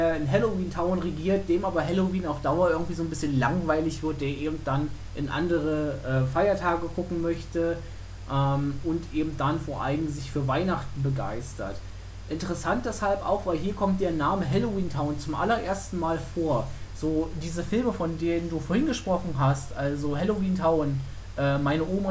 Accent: Brandenburg an der Havel, Brandenburg, Germany; ich habe in meiner Heimat da natürlich, also in Brandenburg an der Havel direkt nochmal so kleine Festivitäten gehabt

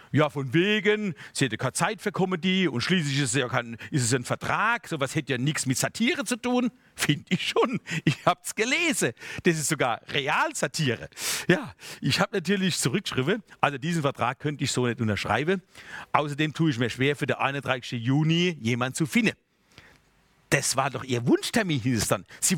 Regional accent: Weinheim, Baden-Württemberg, Germany; Und jetzt kam mir doch tatsächlich meine Heimatstadt, also eine Frau aus der Verwaltung, sagt der Name jetzt nicht, die kam mir zuvor.

